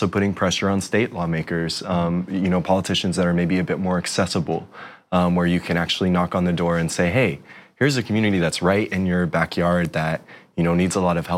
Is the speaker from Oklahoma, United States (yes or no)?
yes; Oklahoma, United States; you know, I come from Oklahoma. It's where I'm born and raised.